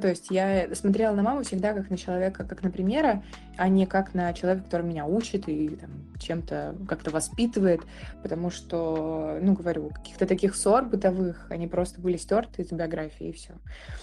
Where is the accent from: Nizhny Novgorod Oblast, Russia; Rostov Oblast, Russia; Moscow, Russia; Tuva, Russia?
Tuva, Russia; Kyzyl; also born or lived in Novosibirsk; now in Saint Petersburg, Russia; я вообще из Тувы, из города Кызыл, это Средняя Азия. Потом я переехала, ну, мы с семьей переехали в Новосибирск